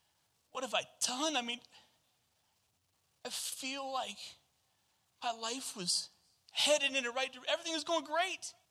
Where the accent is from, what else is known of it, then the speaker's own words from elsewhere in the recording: Excelsior Springs, Missouri, United States; we ended up moving back to Excelsior Springs, my hometown, which honestly I wasn't too excited about.